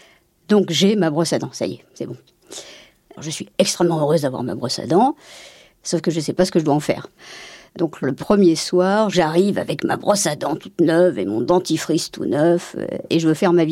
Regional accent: Auvergne-Rhône-Alpes, France; Alors, je suis auvergnate d'origine, je suis fille de paysan.

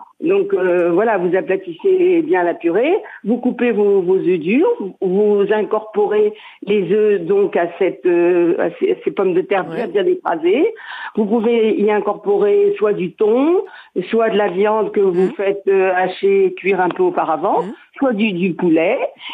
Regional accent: Tunisia; ça me rappelle mon enfance en Tunisie où ma mère faisait ça souvent quand elle nous invitait

